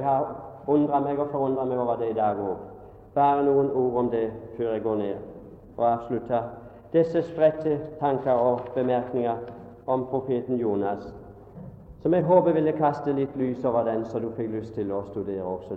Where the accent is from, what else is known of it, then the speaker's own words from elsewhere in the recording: Kvinesdal, Agder, Norway; Vi kjørte på spark, kan jeg huske, om kveldene fra møtene hjemme i Kvinnesdal.